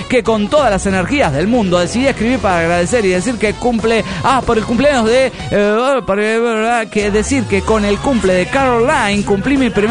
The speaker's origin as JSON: {"language": "Spanish", "town": "Chetumal", "region": "Quintana Roo", "country": "Mexico", "said": "de Chetumal, Quintana Roo."}